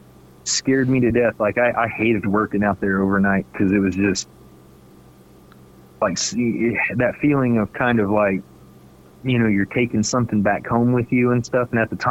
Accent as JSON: {"language": "English", "town": "Arapahoe", "region": "Oklahoma", "country": "United States", "tie": "born or raised there", "said": "I grew up in Arapahoe, Oklahoma, next to a creek and a huge tree line and fields as far as you could see, and back then, like, we didn't have neighbors or anything."}